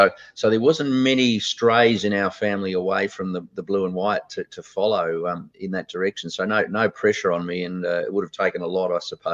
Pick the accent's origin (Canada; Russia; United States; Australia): Australia; Geelong, Victoria; I was very fortunate growing up in Geelong because we've just talked about it. It's a very sports city